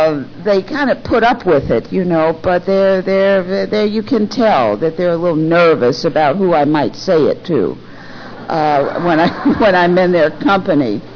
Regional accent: Chicago, Illinois, United States; moved away as an adult; also born or lived in New York City, United States; Indeed, I was born and raised in Chicago and left here really after I graduated from high school to go on to New York to school, and stayed there pretty much from that time.

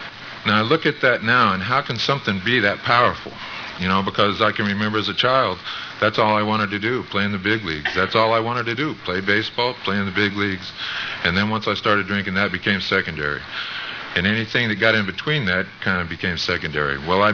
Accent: El Paso, Texas, United States; But I grew up in El Paso, and some people that I know talk about, they can remember the first time they took a drink.

